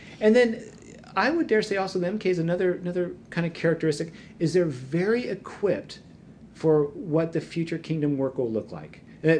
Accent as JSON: {"language": "English", "region": "California", "country": "United States", "said": "And I come from California culture yeah. where we're all in the same hot tub."}